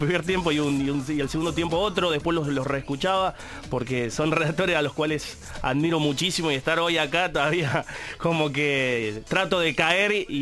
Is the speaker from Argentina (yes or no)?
yes; Salta, Argentina; now in Córdoba, Argentina; De Salta. Vivo en Salta Capital y vivo hace 7 años acá en Córdoba que vine a vivir.